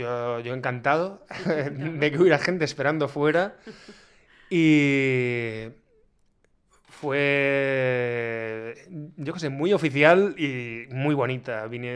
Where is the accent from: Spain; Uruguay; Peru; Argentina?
Spain; Orihuela, Valencian Community; Eso es, Orihuela. O sea, a mí me llamaban desde mi pueblo